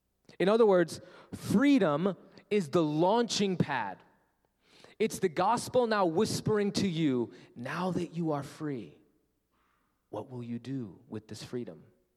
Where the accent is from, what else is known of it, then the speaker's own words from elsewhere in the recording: India; I loved growing up in India. The only thing I knew about America was Saved by the Bell.